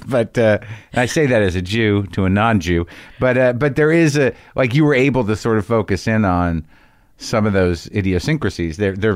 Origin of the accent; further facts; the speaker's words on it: New Jersey, United States; Yeah, I didn't grow up around Chicago Jews, but I grew up around New Jersey Jews.